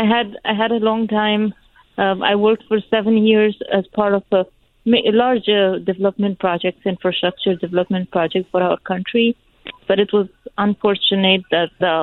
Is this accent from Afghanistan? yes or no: yes; Afghanistan; I was born and raised in Afghanistan, and 20 years ago, in the previous regime of Taliban, I was a fifth grade student.